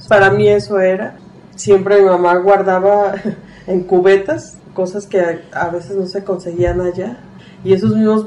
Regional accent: Mezcala, Jalisco, Mexico; born there; Entonces nací en Mezcala

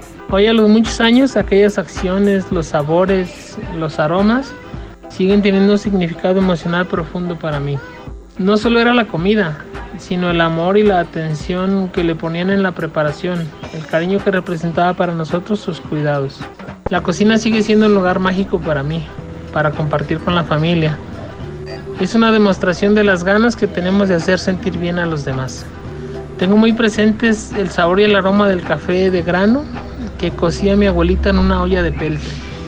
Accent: San Gabriel, Jalisco, Mexico; Mi familia paterna, nosotros somos de San Gabriel, mi familia materna es de Yagualica, Cuquío. En mi casa de San Gabriel

